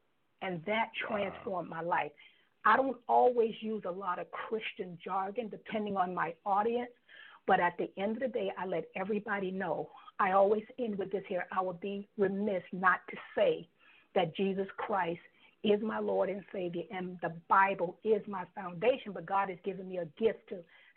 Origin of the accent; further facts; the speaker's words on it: Harlem, Florida, United States; I am a country girl to the heart, to the bone, they say. I'm actually from a small town here in Florida called Clewiston, Florida, born and raised in a place called Harlem.